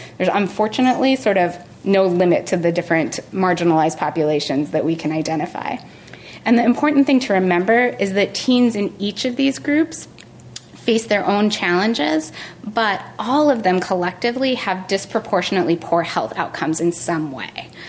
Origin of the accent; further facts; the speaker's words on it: New Mexico, United States; So I grew up in New Mexico. As you guys know, it is a fairly rural state. It's a state that borders Mexico.